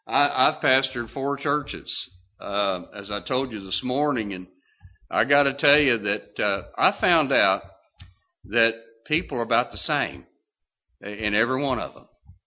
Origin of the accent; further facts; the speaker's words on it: Kentucky, United States; Well, I'm from Kentucky, and I've seen some of the old folk used to use that to find water.